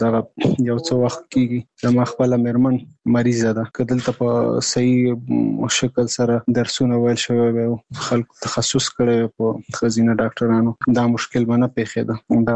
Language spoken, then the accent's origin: Pashto; Nangarhar, Afghanistan; now in Kabul, Afghanistan; زموږ کور په ننګرهار کې دی، زه په کابل کې هم دلته